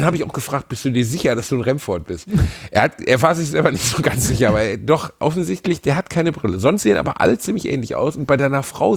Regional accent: Germany; sowas kaufen wir nicht, wir sind Deutsche.

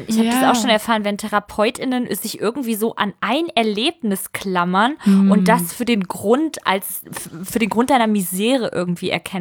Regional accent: Kassel, Hesse, Germany; ich bin groß geworden in der Vorstadt von Kassel, ist kein Dorf in dem Sinne, ist halt eine Kleinstadt, aber trotzdem ist es wie ein Dorf

